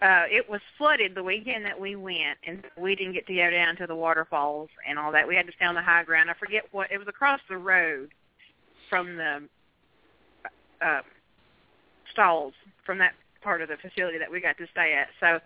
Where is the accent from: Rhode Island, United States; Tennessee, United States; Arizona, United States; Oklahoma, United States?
Tennessee, United States; Murfreesboro; I am from Murfreesboro, Tennessee.